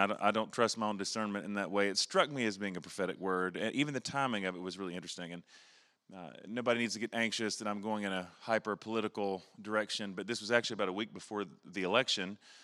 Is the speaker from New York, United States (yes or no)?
no; Charlotte, North Carolina, United States; moved away as an adult; now in Tulsa, United States; I grew up in Charlotte, North Carolina. That's my home all my life until the last 2 years ago since I moved to Tulsa, Oklahoma.